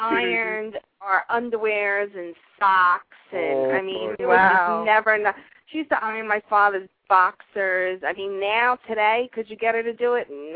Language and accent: English; Yonkers, New York, United States; I'm originally from New York